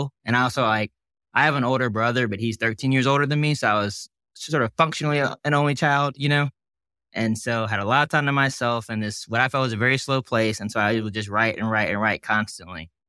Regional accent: Montgomery, Alabama, United States; moved away as an adult; I was born in Montgomery, lived there until 18

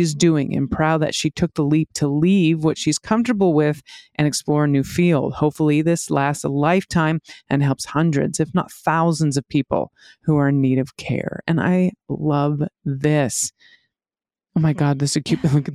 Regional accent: Albuquerque, New Mexico, United States; which is based in Albuquerque, New Mexico, my hometown.

